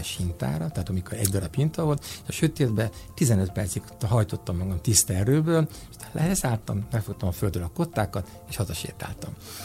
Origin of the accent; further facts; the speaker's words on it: Budapest, Hungary; hát Szent István Park és környékén nőttem fel